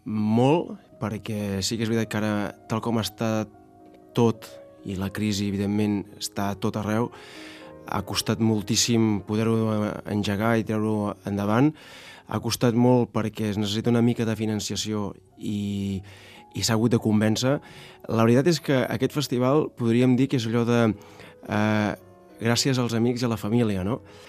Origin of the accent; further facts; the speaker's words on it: Centelles, Catalonia, Spain; Centelles és, per mi és ideal, a veure que sigui el meu poble